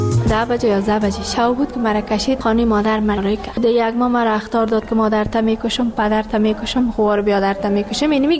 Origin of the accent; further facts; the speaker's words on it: Ghazni, Afghanistan; now in Kabul, Afghanistan; که ما کابل آمدیم، از غزنی هستیم.